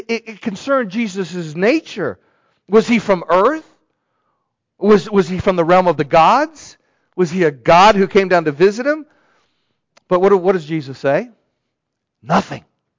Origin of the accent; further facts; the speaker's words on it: Chesterfield, Virginia, United States; also born or lived in Alaska; I'm from Chesterfield, Virginia. You know, I was born in Alaska and lived in Chesterfield, Virginia.